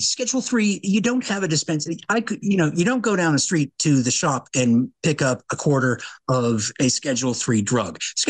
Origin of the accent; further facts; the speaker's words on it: Oregon, United States; Now, here in my home state of Oregon, thanks to the passage of Measure 110 back in 2020